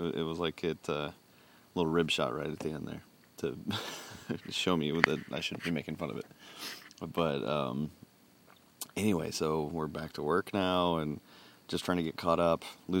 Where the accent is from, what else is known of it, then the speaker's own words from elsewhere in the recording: Kansas, United States; I'm from Kansas, and I've never experienced a hurricane ever or anything like that.